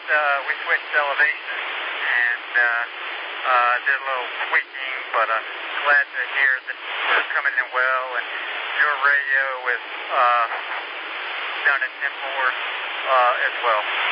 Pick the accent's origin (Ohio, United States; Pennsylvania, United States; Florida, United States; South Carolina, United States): South Carolina, United States; Negative. It's Darlington County, South Carolina.